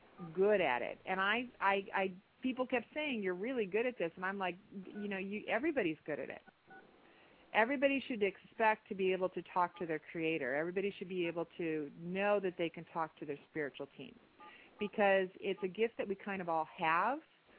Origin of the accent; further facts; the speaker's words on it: Ohio, United States; And coming from, again, Ohio, a small town in Ohio, my grandmother was Canton.